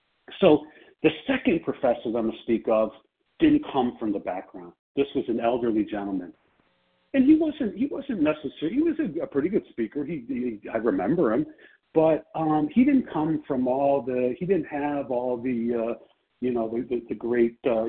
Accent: Chicago, Illinois, United States; I'm from Chicago, and I am going to be your host for the presentation today.

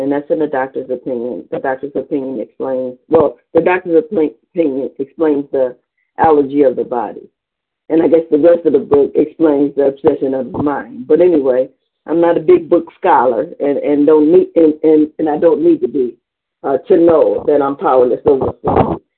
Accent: Cleveland, Ohio, United States

